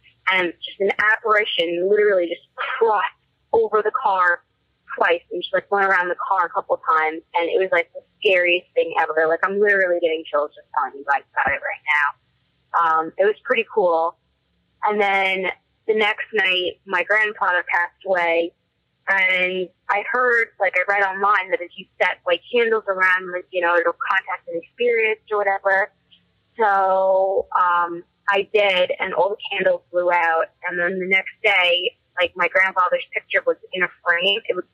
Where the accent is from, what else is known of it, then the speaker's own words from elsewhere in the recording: Long Island, New York, United States; I'm from Long Island, New York.